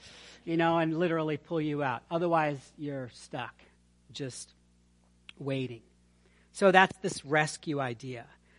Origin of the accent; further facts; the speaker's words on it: Baltimore, Maryland, United States; I grew up right outside of Baltimore, and there are dark alleys in Baltimore.